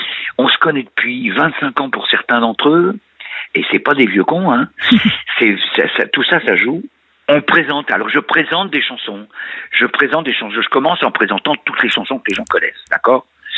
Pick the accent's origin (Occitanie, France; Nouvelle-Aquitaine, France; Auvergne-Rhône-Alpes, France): Auvergne-Rhône-Alpes, France; Grenoble; moved away as an adult; now in Paris, France; je suis grenoblois d'origine, oui. Et puis j'y ai passé 21 ans exactement. Puis à 21 ans, j'ai quitté ma province, pour aller voir Paris.